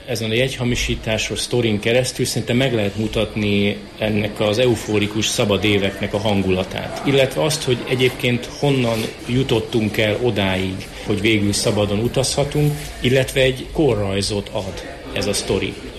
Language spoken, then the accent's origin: Hungarian; Mosonmagyaróvár, Győr-Moson-Sopron, Hungary; born there; Én Mosonmagyaróváron születtem, ami nagyon közel van a hegyeshalmi határhoz